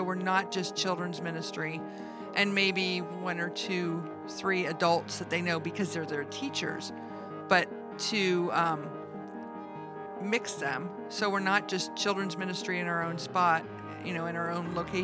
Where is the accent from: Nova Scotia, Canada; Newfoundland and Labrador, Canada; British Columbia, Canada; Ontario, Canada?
Ontario, Canada; Niagara Falls; Niagara Falls.